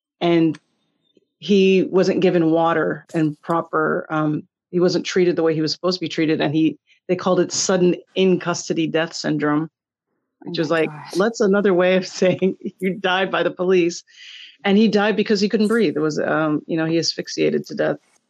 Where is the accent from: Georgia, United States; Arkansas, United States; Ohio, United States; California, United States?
California, United States; born there; So my father is from Maui and my mother is from Texas, and they met in California, and I was born in California.